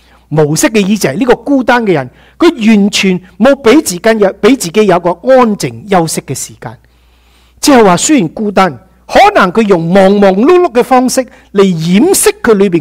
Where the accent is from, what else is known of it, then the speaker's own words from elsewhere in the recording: China; 那我们中国人常常有一句说话是什么？